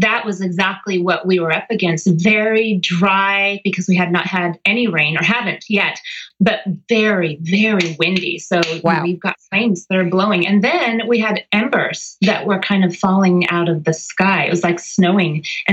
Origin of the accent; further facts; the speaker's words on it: Paradise, California, United States; First of all, I was born and raised in Paradise.